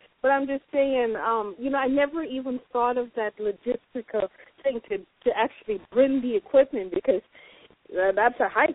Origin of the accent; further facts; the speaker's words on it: Jamaica; I'm Jamaican, and I had to start listening carefully.